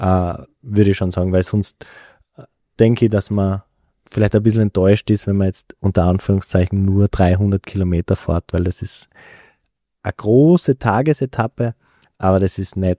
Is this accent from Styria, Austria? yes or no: yes; Graz, Styria, Austria; Jetzt als Grazer war natürlich Start in Ljubljana